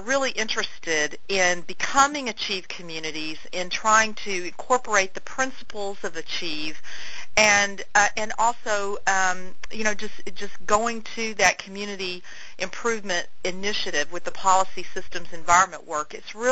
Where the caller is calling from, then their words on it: Kansas, United States; and I'm calling from Kansas.